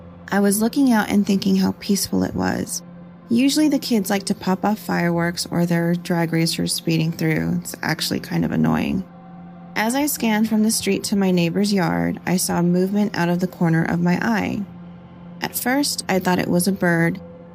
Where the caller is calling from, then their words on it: Nevada, United States; I am calling from Nevada, and this happened back in 2019.